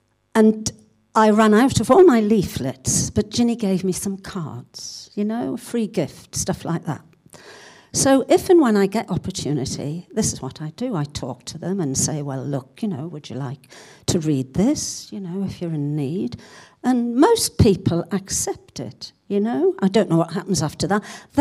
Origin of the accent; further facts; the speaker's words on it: North East England, United Kingdom; although I'm not Scots, I can quite understand all Jackie says, because I come from the Northeast. And up there we say, "Howay, man."